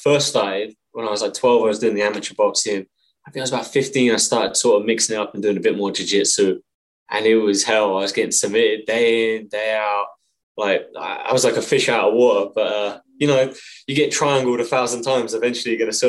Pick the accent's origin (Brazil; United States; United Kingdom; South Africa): United Kingdom; England; So I'm from England. I trained in a little, like a little village in England.